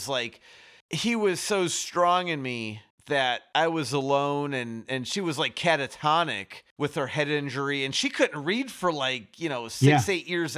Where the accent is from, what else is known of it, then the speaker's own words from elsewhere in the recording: Chicago, Illinois, United States; Yeah, I get it, because I'm from Chicago.